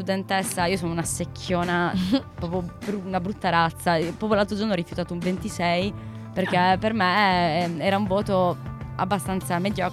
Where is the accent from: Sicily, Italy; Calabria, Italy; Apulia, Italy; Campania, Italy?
Apulia, Italy; Bari; io sono di Bari